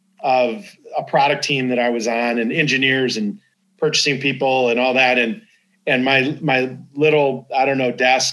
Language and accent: English; Detroit, Michigan, United States; Well, I grew up in the Detroit area of in Michigan.